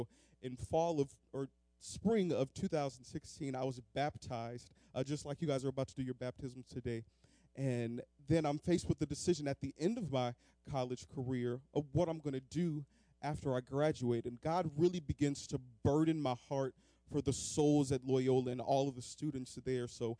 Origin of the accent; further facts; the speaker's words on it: California, United States; now in New Orleans, United States; And so I grew up in California, loved it, but I decided to come all the way out to Louisiana.